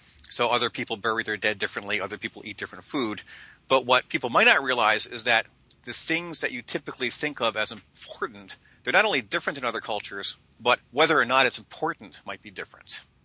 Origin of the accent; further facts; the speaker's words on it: United States; As an American and someone who also, by the way, was exposed to Native American archaeology long before I did any work in Africa